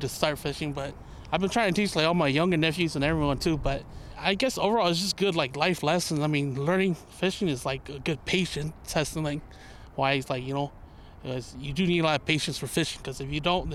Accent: Madison, Wisconsin, United States; also born or lived in Thailand; I was born in Thailand, but grew up here in Madison

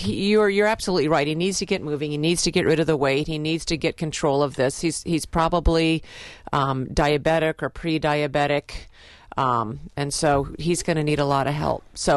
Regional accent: Iowa, United States; Yay. We're from Iowa. Woo, woo, woo. Sorry, we're from Iowa.

